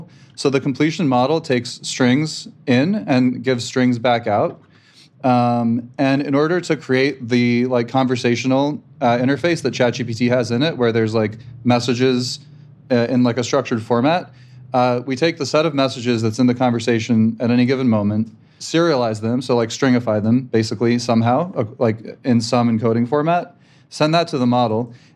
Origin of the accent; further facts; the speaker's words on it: New York, United States; also born or lived in Ukraine; I was born in Ukraine, actually, and grew up in New York and went to Michigan for grad school.